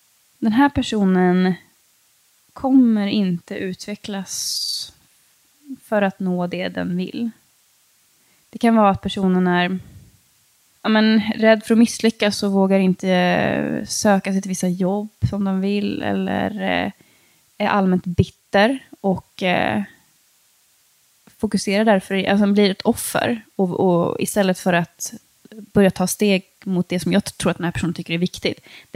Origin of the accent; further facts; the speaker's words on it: Sweden; alltså jag är liksom uppvuxen i Sverige